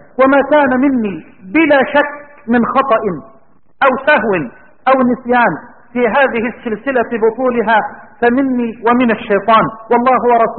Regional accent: Egypt

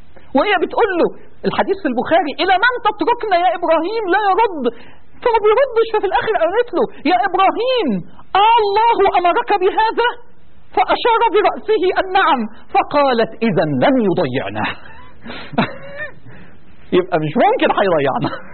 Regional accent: Egypt; يعني احنا نفرح ونعتز كمصريين جدا

